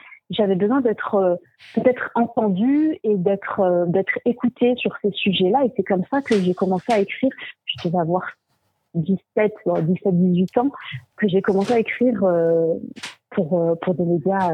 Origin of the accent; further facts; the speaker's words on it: Forbach, Grand Est, France; je suis née, j'ai grandi en France, à l'est de la France, à Forbach.